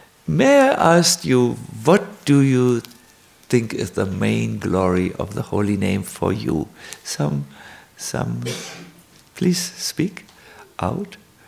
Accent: Germany; English is a second language; we come from Germany, we are a little stubborn

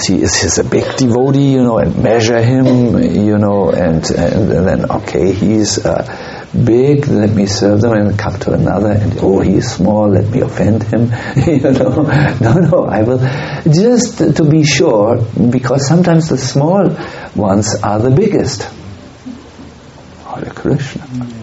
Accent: Northern Germany, Germany; English is a second language; I'm from North Germany, and North Germans, they almost talk offensive.

